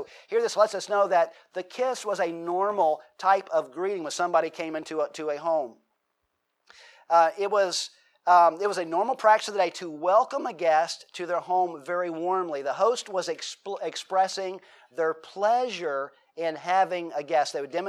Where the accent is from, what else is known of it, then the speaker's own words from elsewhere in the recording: United States; I think I'd be rude and then say, I'm sorry, I'm an American.